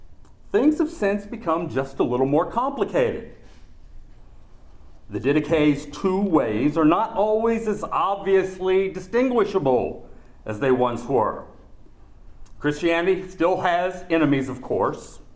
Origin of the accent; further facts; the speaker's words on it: West Virginia, United States; accent: Appalachian; because I'm from West Virginia, I'm liable at any time to lapse into a thick, mostly unintelligible Appalachian accent.